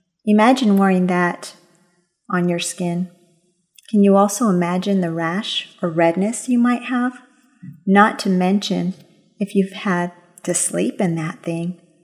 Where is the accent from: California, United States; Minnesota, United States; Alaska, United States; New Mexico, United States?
New Mexico, United States; Well, I'm from New Mexico, the land of enchantment, or you could say the land of great chili.